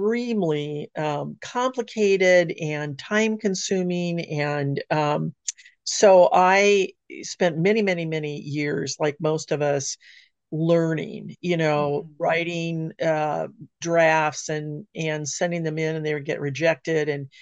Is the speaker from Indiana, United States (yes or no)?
no; California, United States; now in Seattle, United States; Well, I've lived my entire life on the West Coast. So I grew up in the Southern California area. Now I'm in the Seattle area.